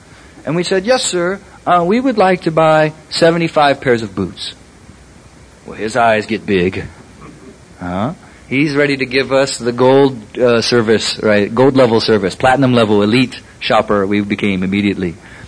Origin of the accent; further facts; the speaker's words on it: Indianapolis, Indiana, United States; now in Colorado, United States; When I was a young person, though I live in Colorado now, I grew up in Indianapolis.